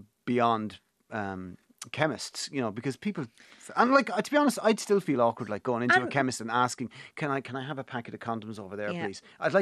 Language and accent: English; Ireland; Of us as Irish people that we just cannot